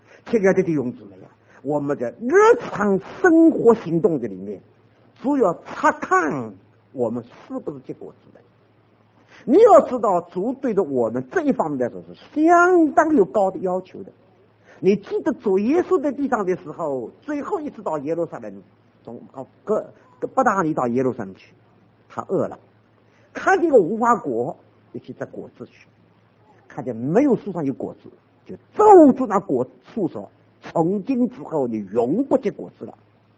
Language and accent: Chinese; China; 我们中国人总讲孝敬父母，圣经中更重的叫孝敬父母。